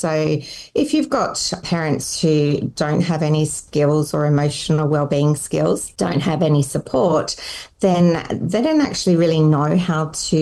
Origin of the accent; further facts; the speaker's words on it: South Australia, Australia; Yeah, so look, I grew up in a little country town in South Australia.